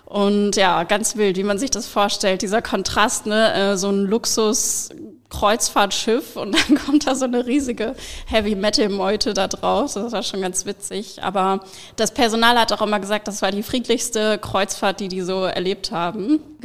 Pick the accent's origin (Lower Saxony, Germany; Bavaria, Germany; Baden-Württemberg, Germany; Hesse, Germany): Lower Saxony, Germany; Hanover; 29 Jahre alt, bin gebürtige Hannoveranerin